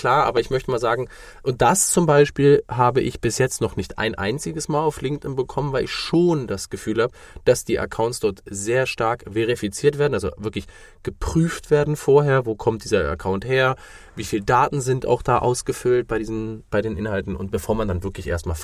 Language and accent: German; China; now in Germany; Ich bin jetzt aus China und möchte hier in Deutschland mein Business aufbauen.